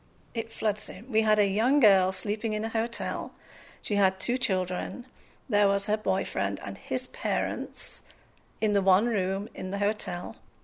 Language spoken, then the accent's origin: English; England, United Kingdom; moved away; Being extremely English, I never thought that my Union Jack would come down from my office and leave England.